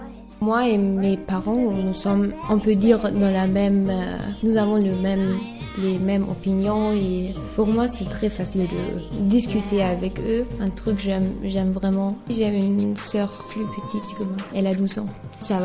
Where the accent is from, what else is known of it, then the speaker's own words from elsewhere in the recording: Germany; French is a second language; now in Bordeaux, France; je viens d'Allemagne, j'ai 18 ans et je fais mon service volontaire européen à Bordeaux, dans la Maison de l'Europe.